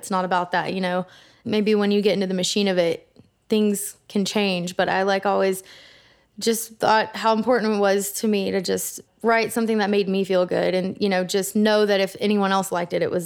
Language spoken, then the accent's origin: English; Texas, United States; it obviously means so much to me, just being a Texan and being a songwriter.